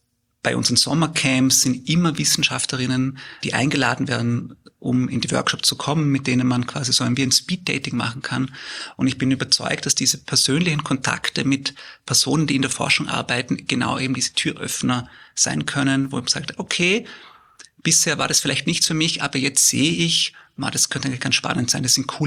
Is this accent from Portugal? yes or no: no; Vorarlberg, Austria; Ich bin am Land in Vollberg aufgewachsen. Ich war der Erste in meiner Familie, der zum Studieren angefangen hat.